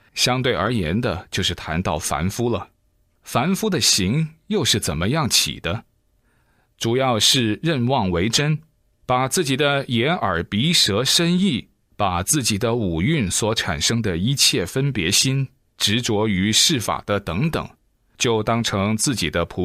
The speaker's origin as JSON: {"language": "Chinese", "region": "Sichuan", "country": "China", "said": "用我们四川人的话来说，就叫瑜伽。"}